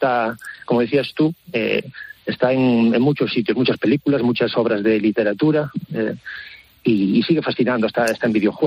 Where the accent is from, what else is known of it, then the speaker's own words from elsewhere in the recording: Viveiro, Galicia, Spain; now in A Coruña, Spain; yo soy de Viveiro, aunque actualmente resido en La Coruña ya desde hace años